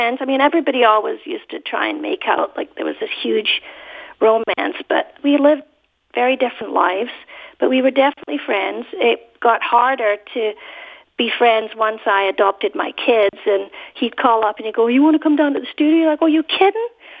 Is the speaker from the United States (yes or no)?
no; Scotland, United Kingdom; My favorite Bond, being Scottish, of course, is Sean Connery.